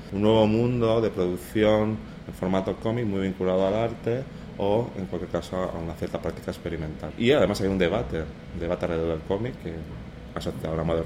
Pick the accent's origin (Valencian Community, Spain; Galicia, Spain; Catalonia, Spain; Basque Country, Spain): Catalonia, Spain; Barcelona; soy artista de Barcelona. Llevo bastante tiempo ya dedicándome a esto. Tengo ahora mismo 42 años